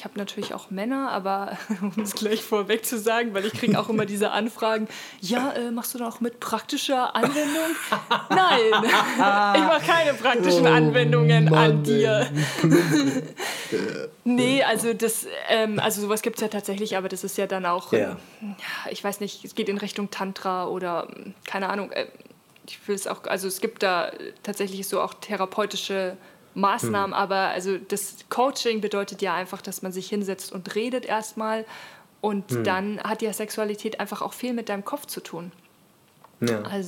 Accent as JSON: {"language": "German", "town": "Munich", "region": "Bavaria", "country": "Germany", "tie": "born there", "said": "ich bin in München geboren."}